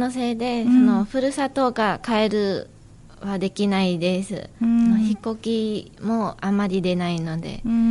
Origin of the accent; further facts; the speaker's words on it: Vietnam; Japanese is a second language; 出身がベトナムです。